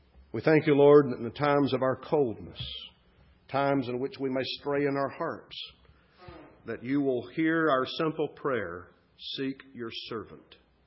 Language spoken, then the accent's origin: English; the South, United States; But I grew up in the South, and I grew up in an easy believism context, decisionistic context, and so forth.